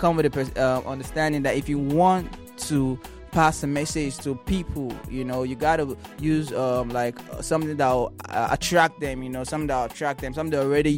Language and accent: English; Abia, Nigeria; I'm from Abia State in Nigeria